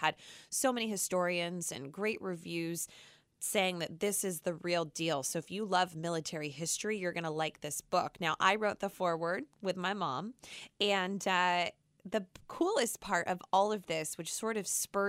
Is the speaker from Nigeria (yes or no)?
no; Atlanta, Georgia, United States; also born or lived in Dallas, Texas; So I grew up in Atlanta, Georgia, and then I lived in Dallas, Texas for a little bit.